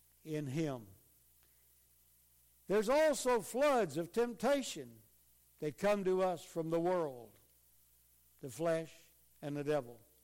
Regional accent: the South, United States; now in Central Pennsylvania, United States; I was born and raised in the South. I don't ever want to go back. I've been all over the United States in 6 foreign countries. But I find that I love Central Pennsylvania.

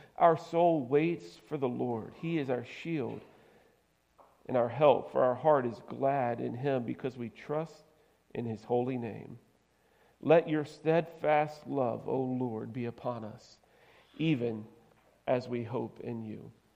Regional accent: Georgia, United States; I grew up in South Georgia, right? And wrestling in South Georgia was just a little bit different.

